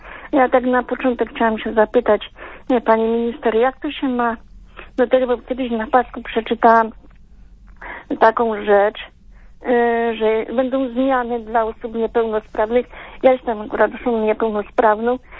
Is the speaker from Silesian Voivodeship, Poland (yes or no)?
no; Nawojowa, Lesser Poland, Poland; a ja jestem właśnie z Nawojowej